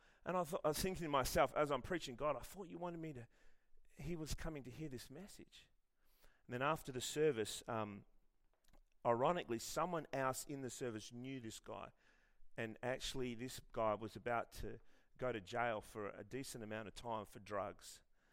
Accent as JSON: {"language": "English", "town": "Armadale", "region": "Western Australia", "country": "Australia", "tie": "born or raised there", "said": "I went to Armidale. I grew up in Armidale, Kelmscott High School."}